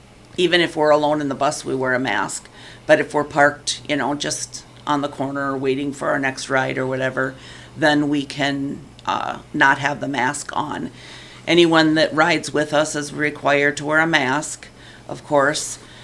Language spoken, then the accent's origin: English; Canby, United States; But, you know, I'm actually from Canby, so I knew a lot of them.